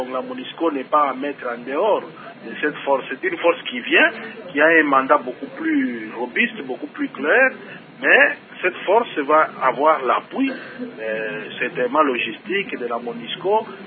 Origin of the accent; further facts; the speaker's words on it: DR Congo; en tant que Congolais